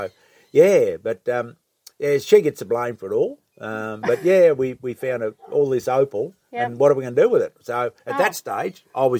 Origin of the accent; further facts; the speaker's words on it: Bairnsdale, Victoria, Australia; We're originally from Bensdale down in East Gippsland, on the Gippsland Lakes down there.